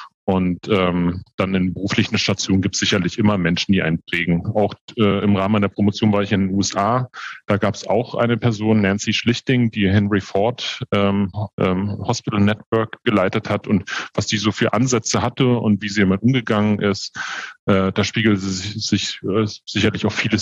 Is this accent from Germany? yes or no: yes; Berlin, Germany; born there; Ich bin 44 Jahre alt, gebürtiger Berliner, habe meine Ausbildung zum Bankkaufmann in Berlin gemacht